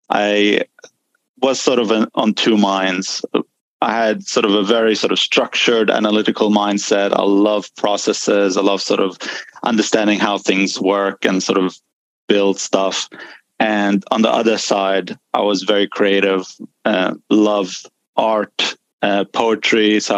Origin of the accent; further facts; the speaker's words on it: Sweden; I'm from Sweden, so this is all in Sweden, north of Sweden in Luleå Technical University, University of Technology.